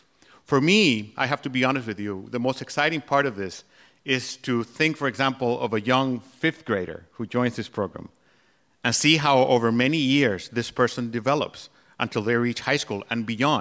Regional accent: Costa Rica; also born or lived in Nicaragua; Having been born in Nicaragua and growing up in Costa Rica, I don't think you would ever associate those countries with classical music.

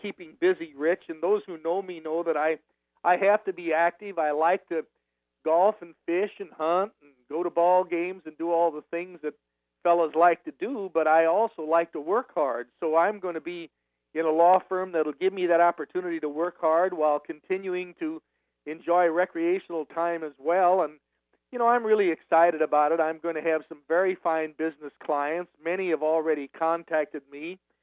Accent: Belleville, Illinois, United States; a police magistrate in my hometown of Belleville, 12 years a member of the House of Representatives in Illinois

